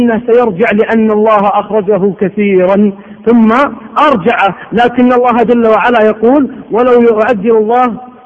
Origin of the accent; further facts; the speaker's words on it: Riyadh, Riyadh Province, Saudi Arabia; هذا مشهد شباب عندنا في الرياض يلهون ويرتعون